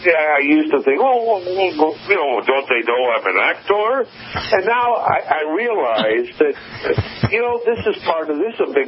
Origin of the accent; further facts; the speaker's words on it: Bridgeport, Connecticut, United States; Bridgeport, Connecticut.